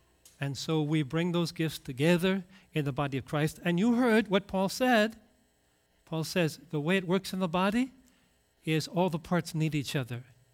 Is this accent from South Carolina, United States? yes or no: no; Richmond, Wisconsin, United States; Now, when I was growing up in Richmond, Wisconsin, my preacher, my pastor, Pastor Eugene Weckander, he would always begin his sermon